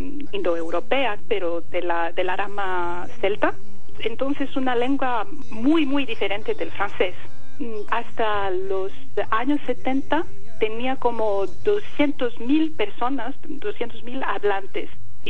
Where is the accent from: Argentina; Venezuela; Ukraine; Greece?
Greece